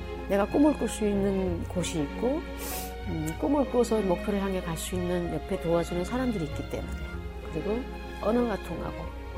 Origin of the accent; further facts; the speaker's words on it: Chongjin, North Hamgyong, North Korea; accent: Hamgyong; also born or lived in Kimchaek; now in South Korea; 아, 저기 함경도 출신이라서 함경도 이제 청진에서 왔기 때문에 그 김책에서 태어났고 또 청진에서 살기도 했어요. 그래서 그쪽에서 와서 굉장히 함경도 말투가 너무 심각했어요.